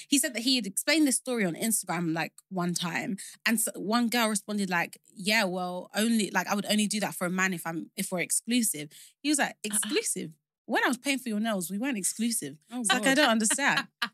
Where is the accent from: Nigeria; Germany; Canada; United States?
Nigeria; I'm Nigerian as well